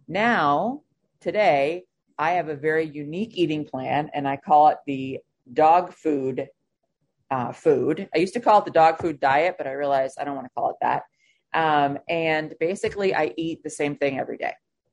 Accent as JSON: {"language": "English", "region": "New York", "country": "United States", "tie": "born or raised there", "said": "I grew up in New York State, so Pennsylvania. Then I moved to Minnesota, and then I moved to back to New York, and then I moved to South Carolina."}